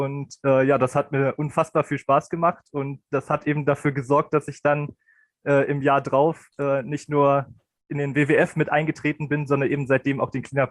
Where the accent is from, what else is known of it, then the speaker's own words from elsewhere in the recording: Beierstedt, Lower Saxony, Germany; ich bin 22 Jahre alt. Ich komme aus Beierstedt, im Landkreis Helmstedt, Niedersachsen.